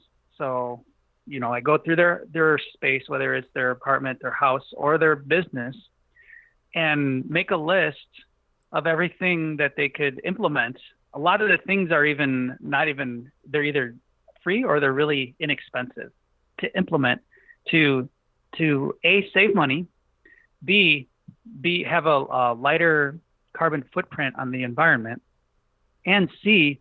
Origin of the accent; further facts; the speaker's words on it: Chicago, Illinois, United States; growing up in Chicago, in a not so nice neighborhood, there was always trash everywhere and it bothered me.